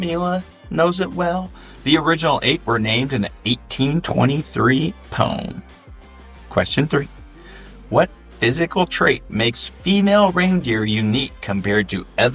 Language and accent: English; Oregon, United States; they ended in the glorious Columbia River in Oregon, my home state.